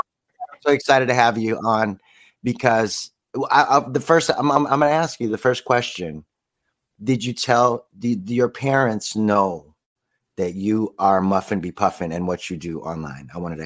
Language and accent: English; Philippines; You know, it was very nice for me to know as a fan of theirs, as a Filipino mm-hmm. fan of theirs, that their photographer was Filipina.